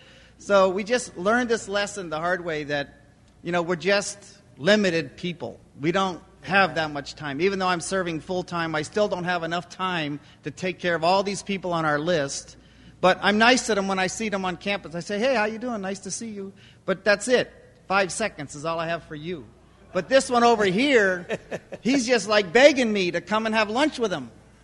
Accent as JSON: {"language": "English", "town": "Fargo", "region": "North Dakota", "country": "United States", "said": "we learned this lesson the hard way where I come from. I'm from Fargo."}